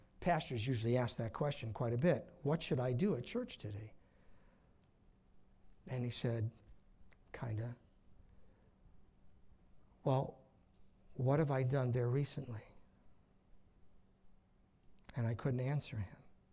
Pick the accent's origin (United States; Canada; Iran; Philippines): United States; New York; I grew up on Long Island, so I remember surfers.